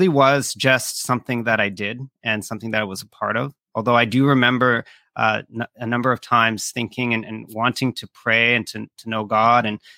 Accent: Vancouver, British Columbia, Canada; My mom was pregnant when they migrated here to Canada. So I grew up here in Vancouver, and my mom being Filipino, being culturally Catholic, I grew up in a Catholic home.

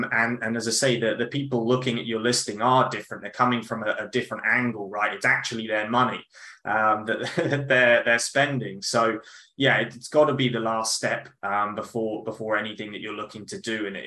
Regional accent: South East England, United Kingdom; So I grew up on a small island on the south coast of England called the Isle of Wight.

